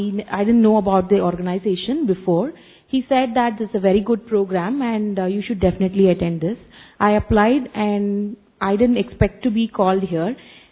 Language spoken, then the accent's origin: English; Chennai, Tamil Nadu, India; I'm coming from Chennai.